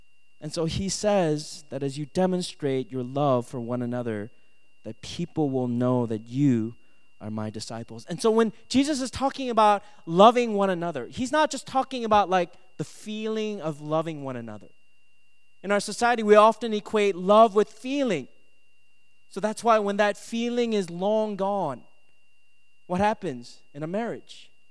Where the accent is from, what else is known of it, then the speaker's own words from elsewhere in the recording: Minnesota, United States; Maybe it's because I'm Asian. I grew up in Minnesota.